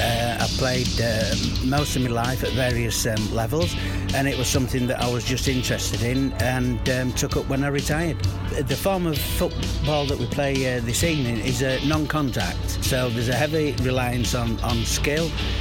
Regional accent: Harrogate, Yorkshire and the Humber, United Kingdom; I'm from Harrogate.

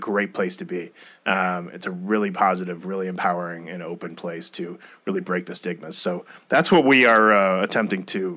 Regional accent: Midwest, United States; But my wife and I grew up in the Midwest, so getting the four seasons was going to be real important for us.

